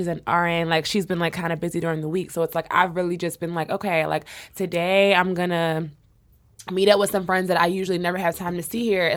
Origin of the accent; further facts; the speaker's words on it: Philadelphia, Pennsylvania, United States; growing up, I grew up in Philly. I had 5 siblings.